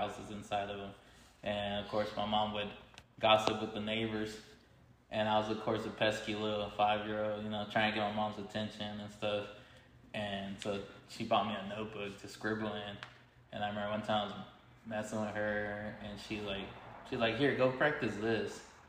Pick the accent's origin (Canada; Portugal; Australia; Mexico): Mexico; Acuña, Coahuila; now in United States; I was young. I was living in Mexico. I'm originally from Acuña, and I remember growing up as a kid